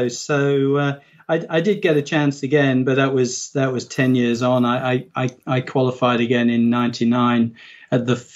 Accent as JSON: {"language": "English", "country": "United Kingdom", "said": "you had to try as a Brit."}